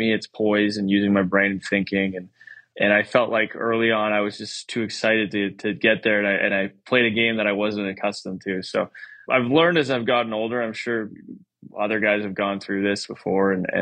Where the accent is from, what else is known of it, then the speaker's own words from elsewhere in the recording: Regina, Saskatchewan, Canada; And I was lucky enough to play there, obviously, my first 7 years. So that was Saskatchewan.